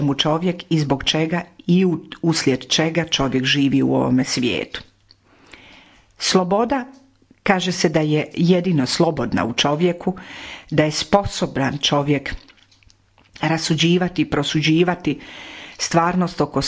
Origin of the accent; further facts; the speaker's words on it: Dalmatia, Croatia; A mi Dalmatinci volimo ljeto, sunce, more.